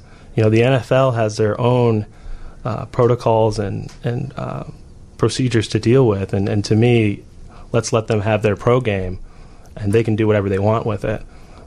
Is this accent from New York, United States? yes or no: no; Highland Park, Illinois, United States; I grew up in Highland Park, Illinois. My brother played in Highland Park youth sports.